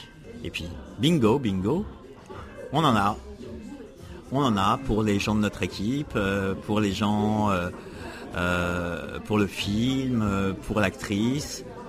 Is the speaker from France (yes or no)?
yes; France; now in Prague, Czech Republic; Je suis français ou je suis d'origine française